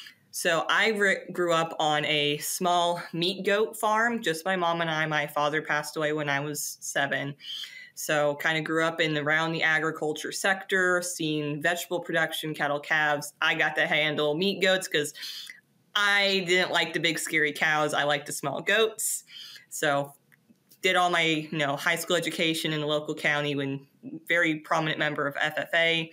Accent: Tennessee, United States; A little bit about myself is I'm originally from Southeast Tennessee, so kind of the foothills of Appalachia in old tobacco country

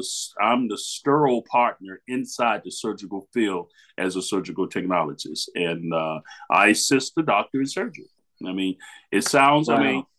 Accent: Miami, Florida, United States; now in Louisville, United States; I'm from Miami, Florida, and I live in Louisville.

